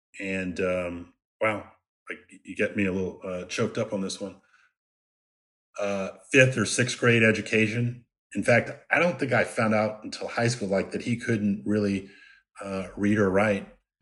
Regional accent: Washington, District of Columbia, United States; So I grew up in the Washington, D.C. area.

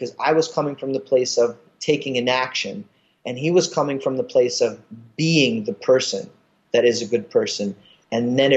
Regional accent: Brooklyn, New York, United States; And especially I'm from Brooklyn, I really want to do something.

